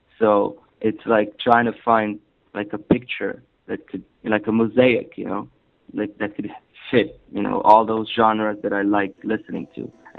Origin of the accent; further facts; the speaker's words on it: Slovenia; English is a second language; I sampled a very known movie from my home country, a Slovenian movie